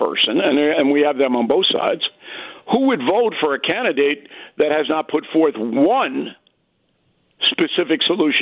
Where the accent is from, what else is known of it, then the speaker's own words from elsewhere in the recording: United States; Certainly was insulting to me as an American, as a voter.